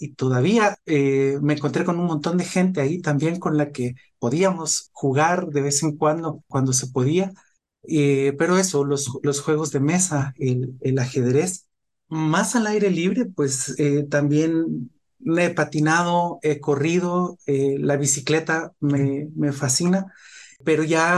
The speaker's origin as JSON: {"language": "Spanish", "country": "Guatemala", "moved": "yes", "said": "cuando yo salí de Guatemala, en mi casa se quedaron libros y cosas y todo"}